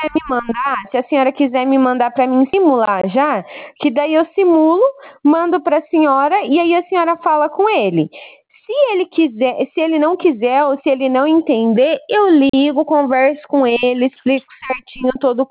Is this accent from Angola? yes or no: no; Cascavel, Paraná, Brazil; eu sou aqui de Cascavel, no Paraná.